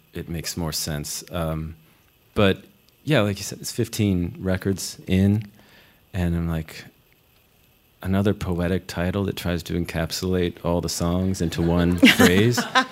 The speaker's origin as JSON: {"language": "English", "region": "Midwest", "country": "United States", "tie": "born or raised there", "said": "I grew up in the Midwest, you know, Catholic."}